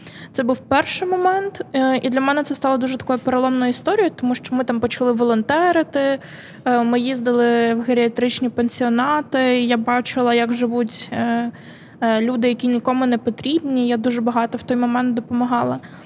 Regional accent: Mykolaiv, Mykolaiv Oblast, Ukraine; Я виросла в Миколаєві на півдні України.

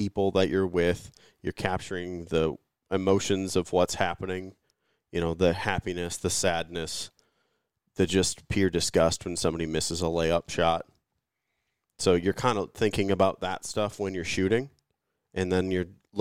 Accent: Wisconsin, United States; Hi, I'm from Wisconsin.

